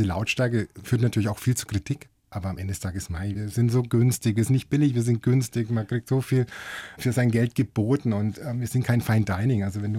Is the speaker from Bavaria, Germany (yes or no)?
yes; Hof, Bavaria, Germany; du weißt ja, ich komme aus Hof.